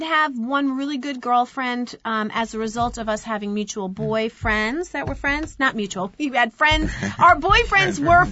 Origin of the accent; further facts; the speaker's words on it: Lake Ronkonkoma, New York, United States; I had a great childhood growing up in Lake Ronkonkoma when it was still a lot of woods and very rural.